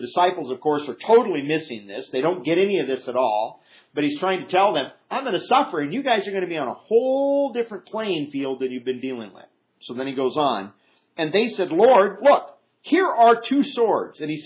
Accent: Midwest, United States; In fact, I grew up back in the Midwest

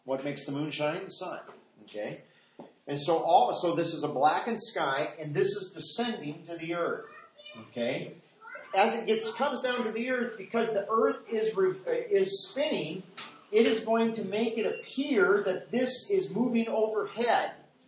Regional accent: Midwest, United States; I grew up in the Midwest where you have electrical storms a lot in the summer

